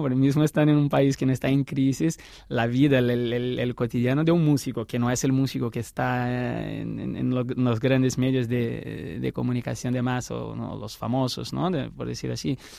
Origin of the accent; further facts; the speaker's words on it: Brazil; Spanish is a second language; moved away; Yo cuando salí de Brasil con mi música, yo creía que tocaría para brasileños que vivían afuera de Brasil